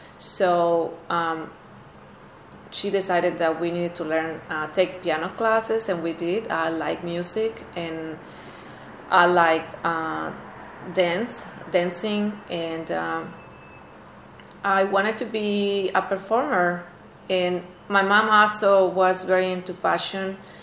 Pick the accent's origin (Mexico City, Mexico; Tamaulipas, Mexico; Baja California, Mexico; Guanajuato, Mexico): Tamaulipas, Mexico; Reynosa; I was born in Reynosa, Tamaulipas. Reynosa is a border town. Tamaulipas is the state in Mexico, the country. Tamaulipas is next to Texas. Reynosa is on the is a border town next to Hidalgo, Texas.